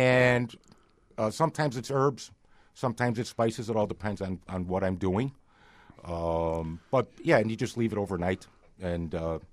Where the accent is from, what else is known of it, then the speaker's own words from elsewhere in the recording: Chicago, Illinois, United States; Thank you. I'm from Chicago.